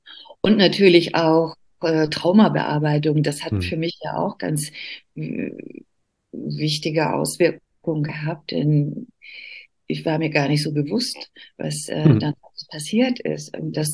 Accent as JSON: {"language": "German", "country": "Iran", "second_language": "German", "lives_now": "Germany", "said": "Ich war einfach dort als Iranerin, lebte ich."}